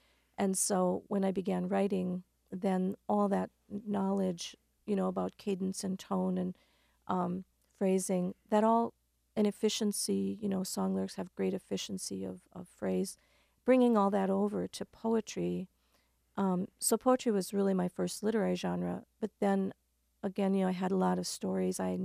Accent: North Dakota, United States; This is a poem about growing up in North Dakota and on the farm.

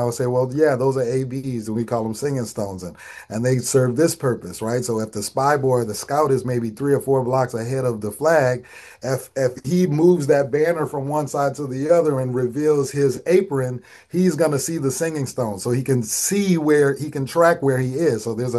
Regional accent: New Orleans, Louisiana, United States; I'm growing up in New Orleans and my family, everyone has to play.

